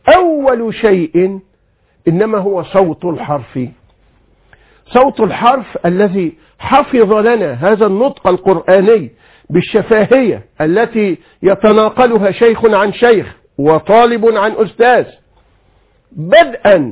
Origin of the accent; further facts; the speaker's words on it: Egypt; يمكن عندنا في مصر في كلية دار العلوم أقيمت دراسات، في جامعة ليدز وأنا كنت في مهمة علمية هناك أقيمت حولها دراسات